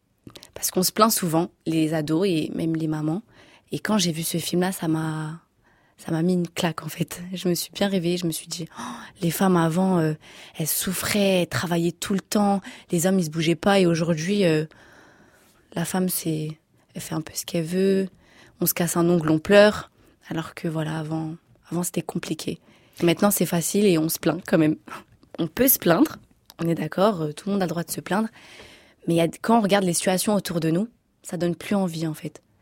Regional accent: Morocco; Donc moi, je suis originaire du Maroc

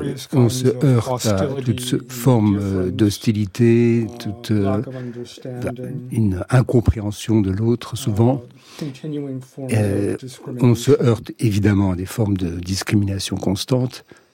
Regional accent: United States; French is a second language; Je dois souligner qu'en tant qu'Américain, je suis quand même assez impressionné

